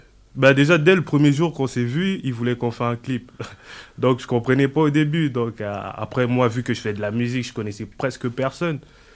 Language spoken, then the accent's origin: French; Gabon; now in France; Et après, vu que j'ai quitté le Gabon, j'ai laissé mon équipe.